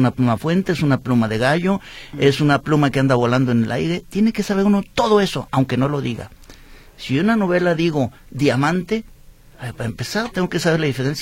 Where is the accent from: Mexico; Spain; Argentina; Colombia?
Mexico; also born or lived in France; now in Guadalajara, Mexico; estoy jubilado por Francia y paso la mitad de mi año allá y la mitad de mi año aquí en Guadalajara. Pero soy tan mexicano que me negué a recibir la nacionalidad francesa. Yo soy mexicano